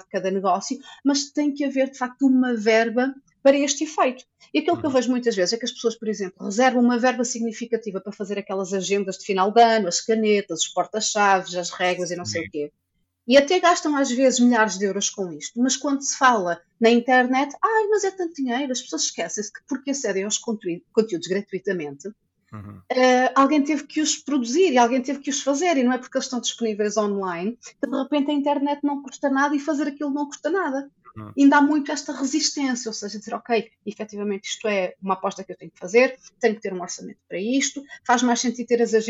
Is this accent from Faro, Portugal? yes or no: no; Aveiro, Portugal; now in Maia, Portugal; eu estou a viver na Maia, mas eu sou de Aveiro. Eu, quando vim de Aveiro para a Maia